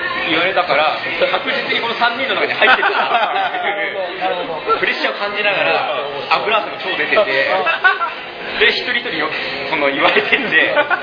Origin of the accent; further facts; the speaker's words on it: Tokyo, Japan; born there; まあ、僕東京生まれなんで、実家から通ってて